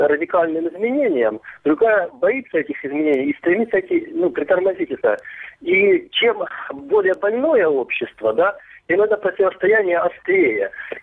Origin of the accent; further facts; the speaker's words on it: Luhansk Oblast, Ukraine; вот, я из Луганской области.